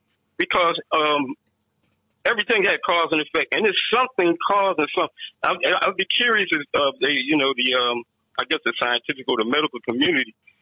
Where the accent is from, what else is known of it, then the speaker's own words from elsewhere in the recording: Philadelphia, Pennsylvania, United States; you know, I'm from Philly